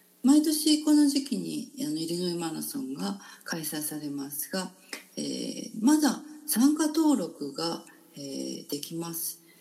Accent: Kyoto, Japan; 私は京都生まれて京都に、20歳近くまで育って、それから最近京都に戻ってきましたが

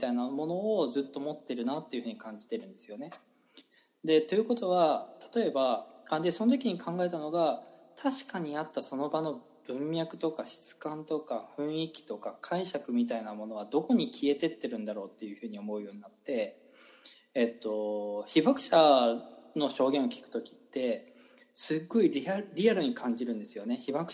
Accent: Hiroshima, Japan; 僕自身やっぱり広島出身の中で

